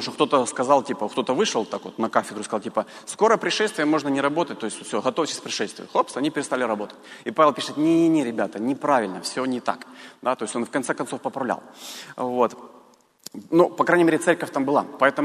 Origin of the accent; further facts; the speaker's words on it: Kherson, Kherson Oblast, Ukraine; born there; я благодарен Богу, что я родился в Херсоне, вот честно. Вот реально, хотя казалось бы, да, ну Херсон, это даже не Киев, даже не Харьков, там не Одесса